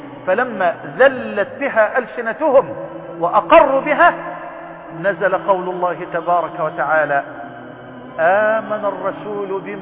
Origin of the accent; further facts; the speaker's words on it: Egypt; يا رب اجعل بلدنا مصر واحة للأمن والأمان